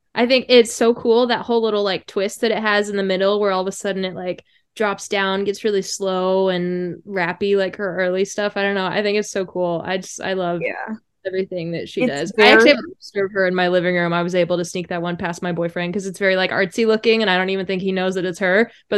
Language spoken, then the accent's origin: English; Greenwood, Indiana, United States; I'm pretty sure we had the exact same thing when I was growing up in Greenwood. That's some just kind of like bunk Midwestern drive-thru place.